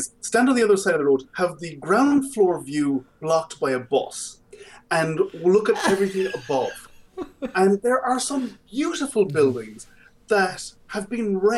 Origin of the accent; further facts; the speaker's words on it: Galway, Connacht, Ireland; I grew up in Galway City. There were a lot of my university years in Galway City